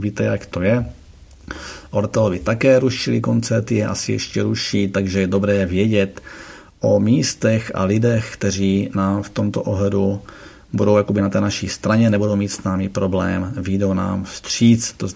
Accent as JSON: {"language": "Czech", "town": "Ostrava", "region": "Moravian-Silesian Region", "country": "Czechia", "said": "Jelikož jsem z Ostravy"}